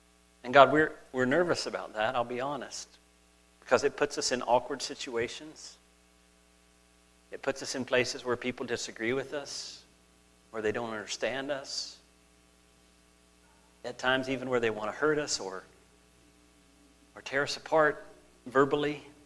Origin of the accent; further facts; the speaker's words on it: United States; now in Canada; I couldn't work as a Canadian, because I wasn't a Canadian, I was an American at that point.